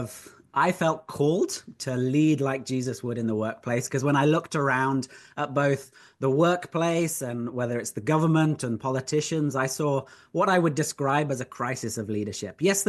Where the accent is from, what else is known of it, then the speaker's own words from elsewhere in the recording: United Kingdom; As a British man who's used to being introduced simply by my name, that makes me blush.